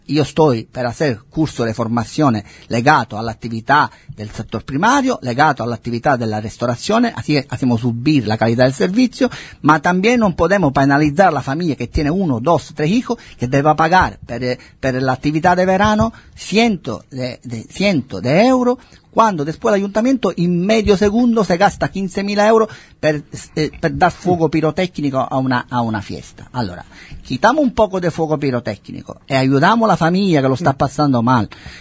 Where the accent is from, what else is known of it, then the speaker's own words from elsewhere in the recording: Italy; Spanish is a second language; no debería ser yo a decirlo que vengo de Italia